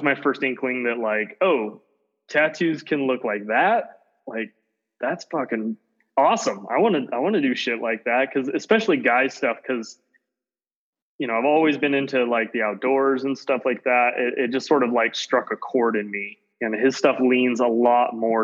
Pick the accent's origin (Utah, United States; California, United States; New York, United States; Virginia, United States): Utah, United States; also born or lived in Oregon; So I grew up in Southern Utah and a little bit in Oregon.